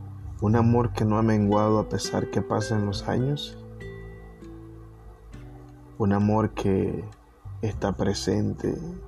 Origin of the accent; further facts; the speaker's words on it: Nicaragua; moved away as an adult; Cuando yo salí de Nicaragua, tú apenas... tal vez ibas a cumplir los dos